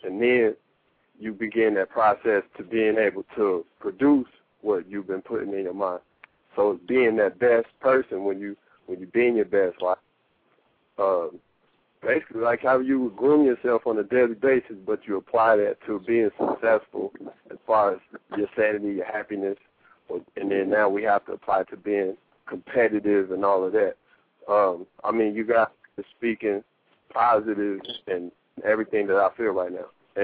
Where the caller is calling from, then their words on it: Tulsa, Oklahoma, United States; Yeah, we're calling from Tulsa, Oklahoma.